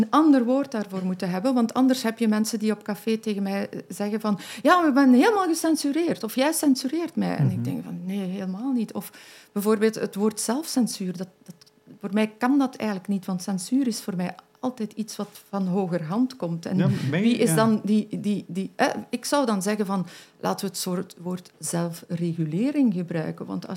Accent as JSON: {"language": "Dutch", "country": "Belgium", "said": "Ik ben een Belg en ik volg de Belgische wet."}